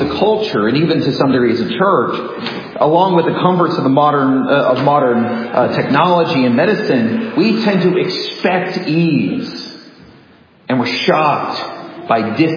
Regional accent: California, United States; And we grew up in Southern California, so we would go camp near the beach right there

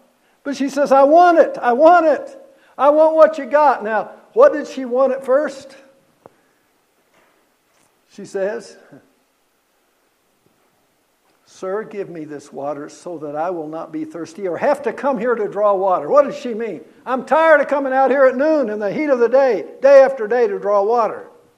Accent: Kentucky, United States; It's like when I was growing up in Kentucky, we had lots of springs.

